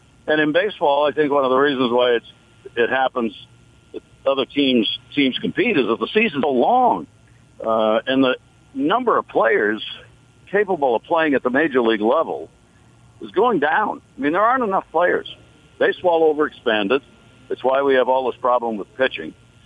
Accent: Maine, United States; Boston's the, city that was mine growing up in Maine, so it was my first city.

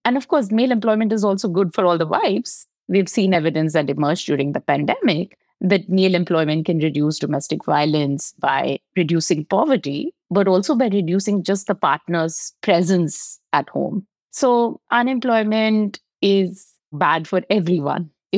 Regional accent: India; I remember growing up in India

